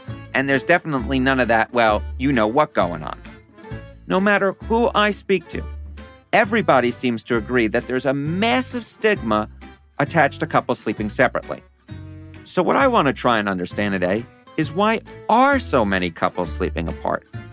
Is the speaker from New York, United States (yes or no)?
yes; New York, United States; you know, I'm from New York, so, you know, everything goes.